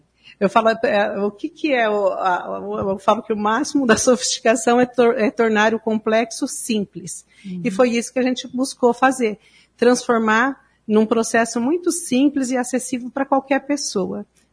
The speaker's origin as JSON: {"language": "Portuguese", "town": "Maringá", "region": "Paraná", "country": "Brazil", "said": "E a gente tem orgulho de dizer que nós somos maringaenses, nós somos paranaenses, brasileiros, desenvolvendo tecnologia aqui na nossa cidade."}